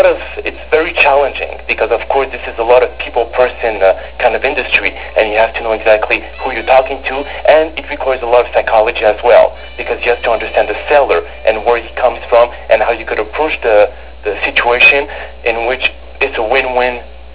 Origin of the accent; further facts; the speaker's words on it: Canada; I mean, I come from Canada